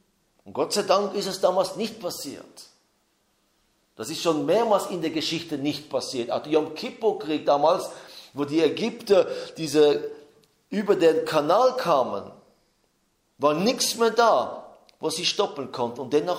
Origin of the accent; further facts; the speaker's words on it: Haifa, Haifa District, Israel; German is a second language; bis nach Haifa gekommen, das ist da, wo ich aufgewachsen bin